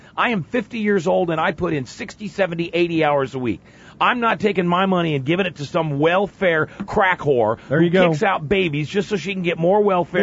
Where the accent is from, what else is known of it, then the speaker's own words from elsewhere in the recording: Nebraska, United States; I'm Lutheran. I'm white trash from Nebraska, baby. That's all I am.